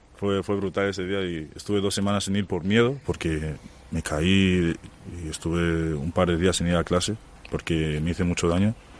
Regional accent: Madrid, Community of Madrid, Spain; Yo soy de Madrid, madrileño.

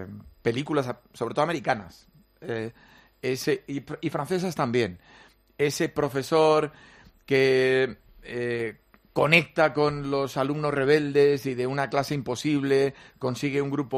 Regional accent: Huesca, Aragon, Spain; Y yo soy del Alto Aragón, Huesca, que es la capital esencial de Aragón, que es nuestra región

